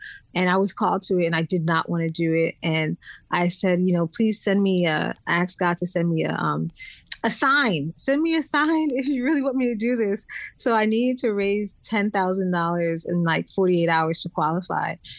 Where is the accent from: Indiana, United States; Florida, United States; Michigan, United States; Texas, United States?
Florida, United States; also born or lived in Brooklyn, New York; I was born in New York, born in Brooklyn, then moved to Florida and lived in Florida.